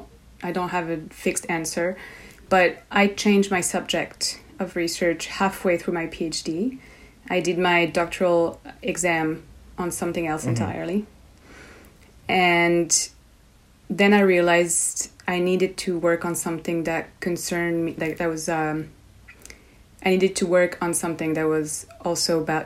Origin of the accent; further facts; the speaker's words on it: France; now in Montreal, Canada; I am from France originally, but I've been in Canada and Montreal for years, and I study at the Université de Montréal, so UDM.